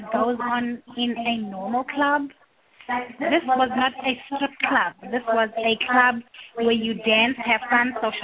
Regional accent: South Africa; moved away as an adult; I am from South Africa, born and raised, lived there until my early 20s. Yes, I am older than 20.

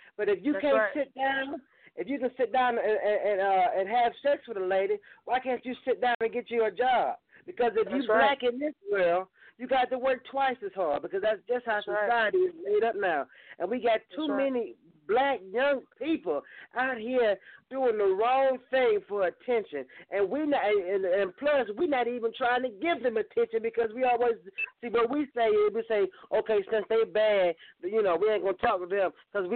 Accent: Columbus, Georgia, United States; I'm from Columbus, Georgia. I'm 18 years old.

